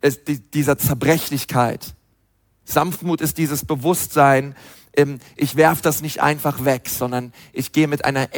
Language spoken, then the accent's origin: German; Berlin, Germany; ich bin ja Berliner, ich kann auch wie ein Berliner reden, aber mache ich nicht, weil ich bin ja Missionar im Frankenland. Jetzt müsste ich eigentlich Fränkisch reden, kann ich aber auch nicht.